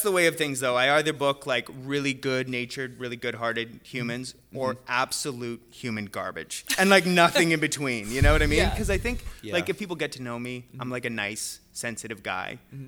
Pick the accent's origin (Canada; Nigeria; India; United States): Canada; Calgary, Alberta; I'm like, oh, I'm from Calgary.